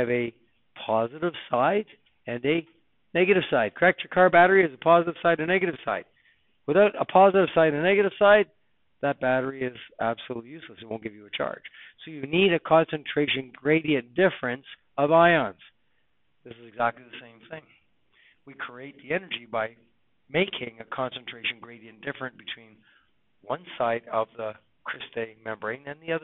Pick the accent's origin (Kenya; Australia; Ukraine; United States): Australia; Yeah, we're all Australian, mate.